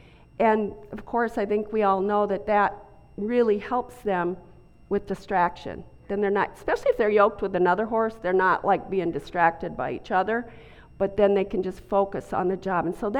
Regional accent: Montana, United States; now in San Antonio, United States; And they're made in North Dakota, which is border state to my home state of Montana.

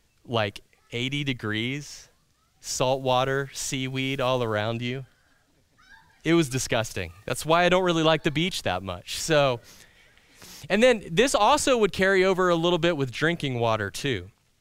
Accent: East Coast, United States; like I grew up on the East Coast

